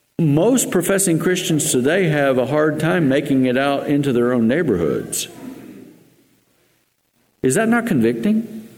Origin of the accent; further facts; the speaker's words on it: West Virginia, United States; We plan a trip every year for 2 weeks to my home state of West Virginia.